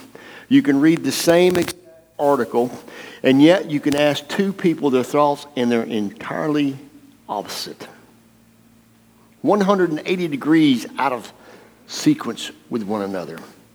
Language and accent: English; the South, United States; I come from the South. I still have never been north of the Mason-Dixon line on the east side of Mississippi. And down here, I grew up in the small towns.